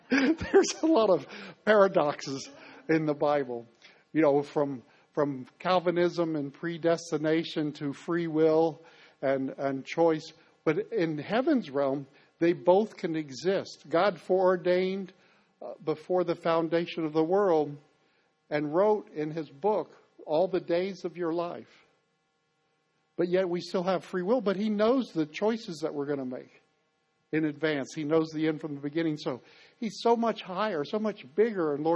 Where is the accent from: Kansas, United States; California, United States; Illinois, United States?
Illinois, United States; also born or lived in Maine